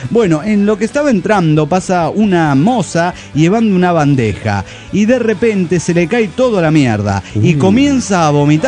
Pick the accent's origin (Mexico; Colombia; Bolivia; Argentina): Argentina; Cafayate, Salta; Claro que yo soy cafayateña de Salta, del Cafayate.